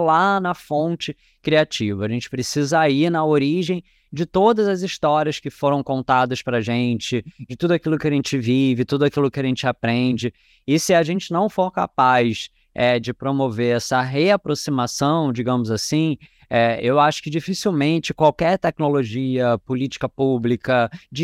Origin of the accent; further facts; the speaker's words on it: Rio de Janeiro, Brazil; eu nasci no Rio de Janeiro, na Zona Norte, né, numa área extremamente urbana, sei lá, 1h30, 2 horas de um ônibus da praia.